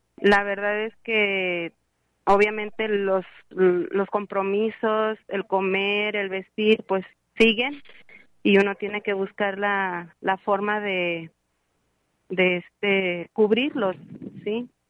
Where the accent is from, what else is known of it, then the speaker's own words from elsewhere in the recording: Mexico; Yo soy ciudadana mexicana.